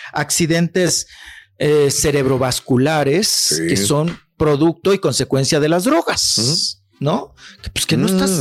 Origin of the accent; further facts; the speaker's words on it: Chihuahua, Mexico; Se está presentando en Chihuahua, allá en mi tierra.